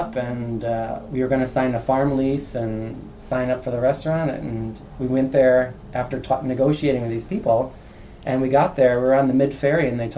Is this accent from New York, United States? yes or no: yes; New York, United States; Well, I originally grew up in New York, upstate New York, and that's where half my family still is.